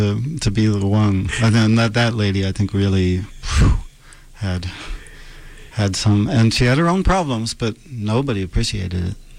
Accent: Pittsburgh, Pennsylvania, United States; now in Sweden; Well, Fox Chapel, on the hillside above Aspenwall.

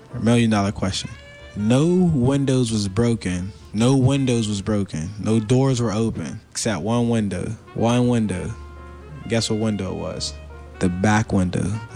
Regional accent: Pittsburgh, Pennsylvania, United States; I grew up in Homewood. It was right in Flory Way.

